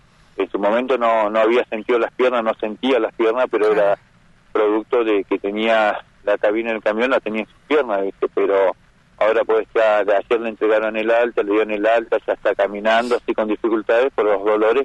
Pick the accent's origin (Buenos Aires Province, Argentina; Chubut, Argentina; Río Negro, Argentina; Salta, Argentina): Río Negro, Argentina; General Roca; Sí, sí, sí, soy de General Roca.